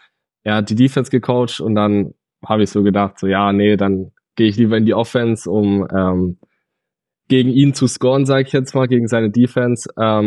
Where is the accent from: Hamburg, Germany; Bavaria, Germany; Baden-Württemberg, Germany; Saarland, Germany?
Baden-Württemberg, Germany; Schwäbisch Hall; now in Oshkosh, United States; 16 Jahre alt, komme ursprünglich aus Schwäbisch Hall, also der Footballstadt schlechthin, und mache gerade mein Auslandsjahr in den USA. Ich bin gerade in Oshkosh in Wisconsin.